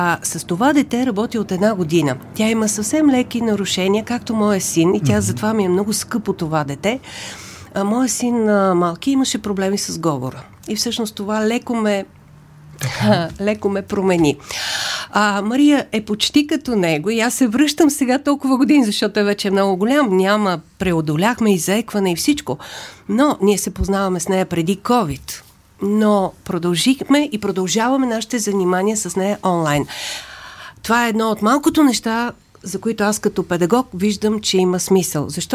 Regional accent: Plovdiv, Plovdiv Province, Bulgaria; Вчера имах занимание с децата в Пловдив, защото аз съм от Пловдив.

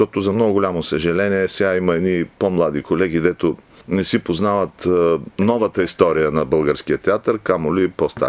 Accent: Tryavna, Gabrovo Province, Bulgaria; аз съм от едно малко много хубаво градче, Трявна се казва, което русенци добре познават

